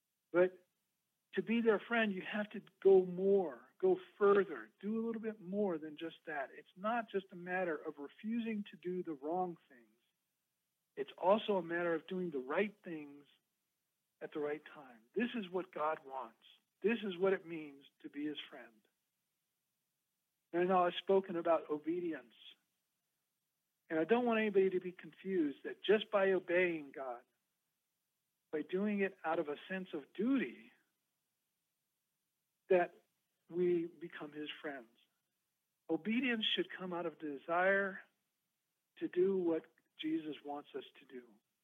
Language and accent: English; Texas, United States; You know, I grew up in Texas, and there is a difference between three idioms there.